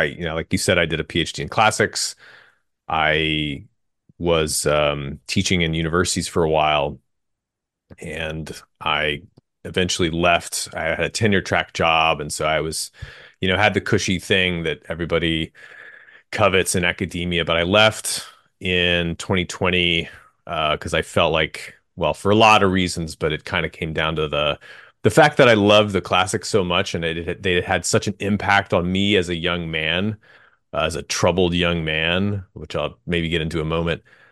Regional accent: Texas, United States; I grew up in Texas. I went to a public school

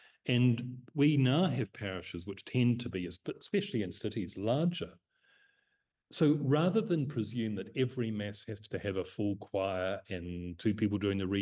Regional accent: Timaru, Canterbury, New Zealand; growing up in Timaru in the 1960s, 70s

